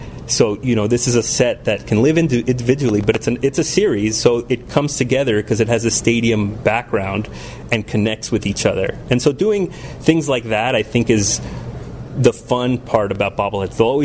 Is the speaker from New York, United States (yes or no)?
no; Miami, Florida, United States; born and raised in Miami, Florida.